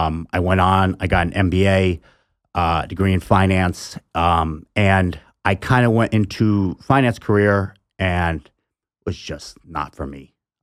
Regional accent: New York, United States; I'm from Western New York. So, like Bradford, PA is about 45 minutes from me.

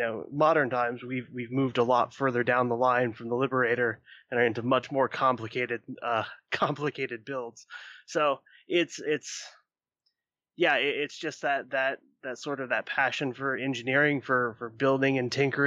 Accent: Iowa, United States; I'm from Iowa. Des Moines got a little rowdy

